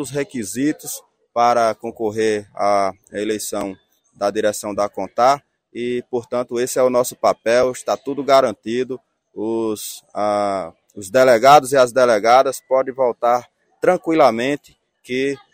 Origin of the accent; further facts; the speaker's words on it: Juazeiro, Bahia, Brazil; viemos da Bahia, somos lá de Juazeiro, no norte do nosso estado, a região forte de fruticultura, cana-de-açúcar